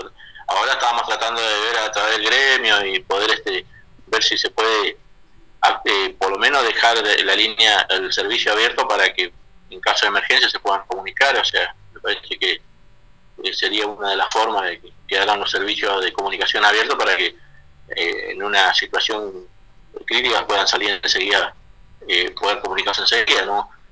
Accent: Loncopué, Neuquén, Argentina; O sea, porque somos de Loncopué, tratándonos como personas que somos irresponsables

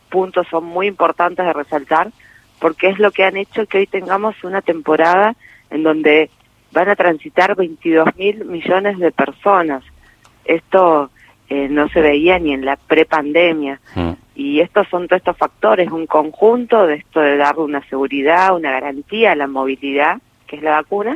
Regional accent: Argentina

